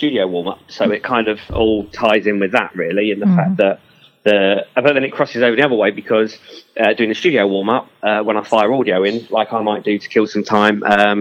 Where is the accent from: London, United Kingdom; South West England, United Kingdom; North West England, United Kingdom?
London, United Kingdom; Enfield; Wales was because I'm from Enfield and everyone always takes the pee out of me because I can't say the word Wales.